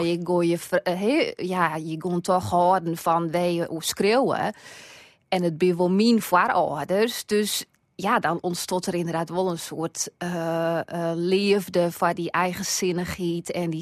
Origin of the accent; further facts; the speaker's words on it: Haarlem, North Holland, Netherlands; ik kom dus zelf uit Haarlem.